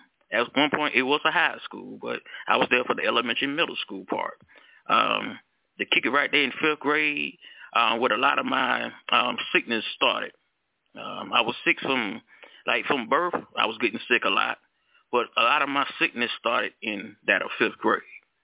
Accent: South Carolina, United States; Good evening, everybody. Good evening. … from South Carolina

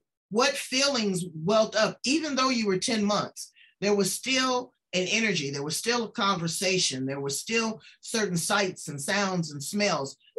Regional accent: Myanmar; now in Australia; I'm not an Australian. Yeah. You know, I'm from Burma.

